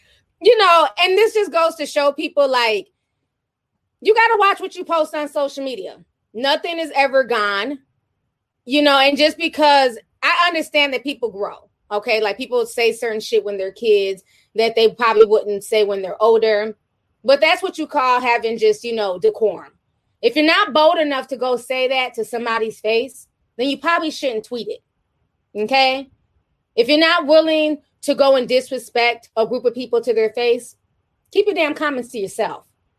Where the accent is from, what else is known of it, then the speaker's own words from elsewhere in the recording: Midwest, United States; you thought growing up in the Midwest that a lot of Puerto Ricans look like